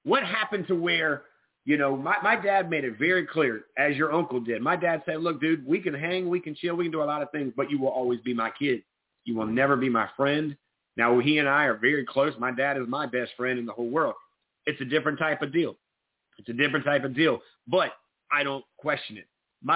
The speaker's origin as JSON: {"language": "English", "town": "Myrtle Beach", "region": "South Carolina", "country": "United States", "tie": "born or raised there", "said": "And, guys, look, I grew up in Myrtle Beach."}